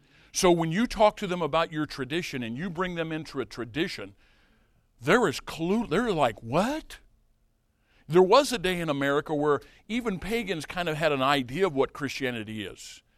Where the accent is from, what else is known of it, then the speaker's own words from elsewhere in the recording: Illinois, United States; No, I'm not from Tennessee. I'm from Southern Illinois, and I'm glad I'm not from Tennessee